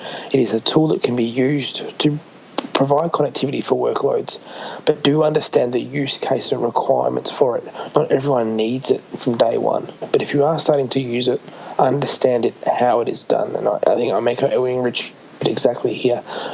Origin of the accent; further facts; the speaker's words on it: Australia; I'm here for a good old chin wag, and I'm an Aussie